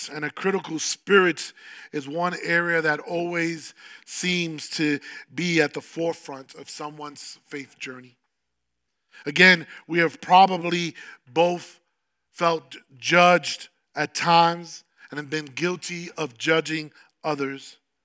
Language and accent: English; New York City, New York, United States; Back in 2001, I came from New York City, the South Bronx, to California. I moved to Hollywood, right on La Brea and Hollywood.